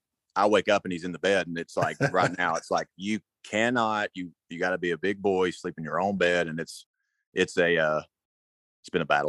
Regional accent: the South, United States; accent: Southern; Yeah, so it's impossible for me to hide my Southern accent, or when I sing, it's going to come out. So it's still got the Southern thing to it.

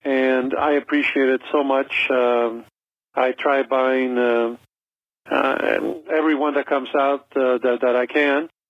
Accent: Miami, Florida, United States; from Miami.

